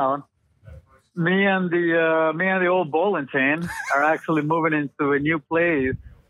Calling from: Daytona Beach, Florida, United States; I'm calling from Daytona Beach, Florida, actually.

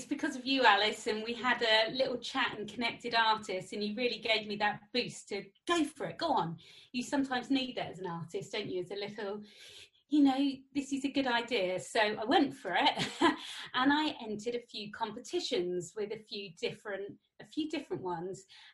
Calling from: Brighton, South East England, United Kingdom; I live in Brighton, which is in the UK, and it's on the south coast. So I'm very lucky. I have a sea view from my bedroom window

